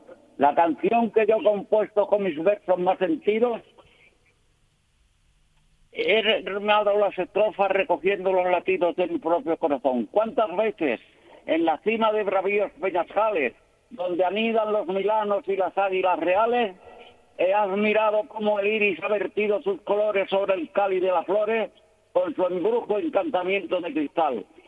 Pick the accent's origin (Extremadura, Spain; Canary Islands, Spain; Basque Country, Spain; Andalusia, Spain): Extremadura, Spain; Badajoz; now in Alicante, Spain; Aquí en Alicante, aunque soy extremeño de Badajoz, pero vivo aquí ya de hace muchos años.